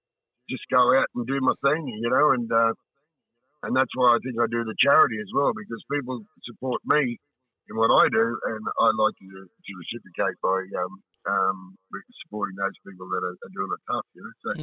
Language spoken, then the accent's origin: English; Dalby, Queensland, Australia; Like, I grew up in Dalby, and everyone knew each other.